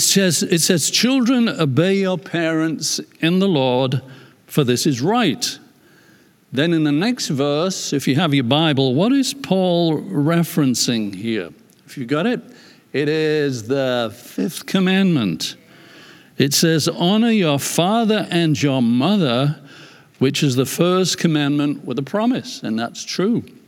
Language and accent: English; England, United Kingdom; if it's any consolation for me as an English person, we banished slavery before the United States did.